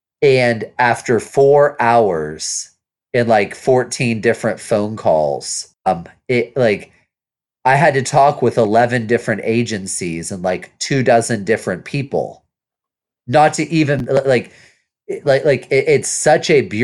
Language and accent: English; Kentucky, United States; But like in my home state of Kentucky, if you want to try and get off of government programs by building a business, it is basically impossible.